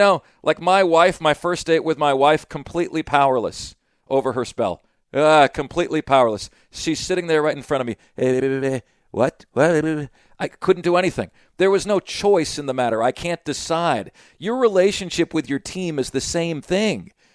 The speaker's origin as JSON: {"language": "English", "town": "Syracuse", "region": "New York", "country": "United States", "tie": "born there", "said": "because first of all, I was born in Syracuse."}